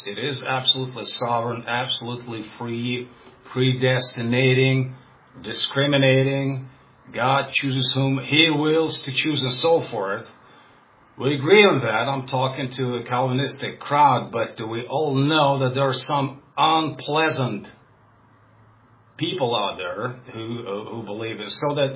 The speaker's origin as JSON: {"language": "English", "country": "Russia", "first_language": "Russian", "second_language": "English", "said": "I'm a Russian guy. My native tongue, of course, is Russian."}